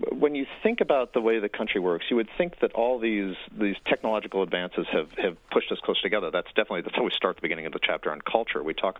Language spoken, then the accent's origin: English; Michigan, United States; I think there are 2 in my home state of Michigan.